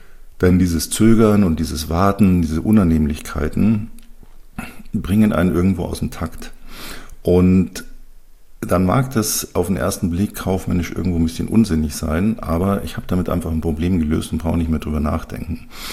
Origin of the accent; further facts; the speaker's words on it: Bavaria, Germany; Das Wapperl oben, wie man bei uns in Bayern sagt